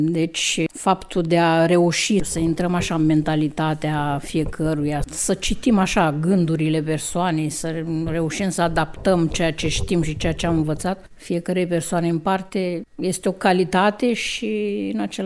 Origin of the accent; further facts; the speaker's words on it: Focșani, Vrancea County, Romania; De lângă Focșani, de fapt, părinții mei sunt din Jariștea și eu sunt căsătorită în Mircești noi.